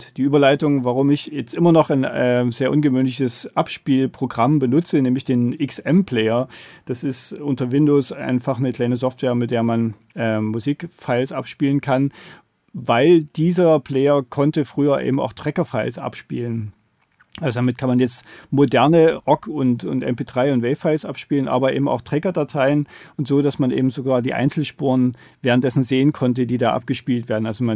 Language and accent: German; Dresden, Saxony, Germany; also ich bin ja in Dresden in der DDR groß geworden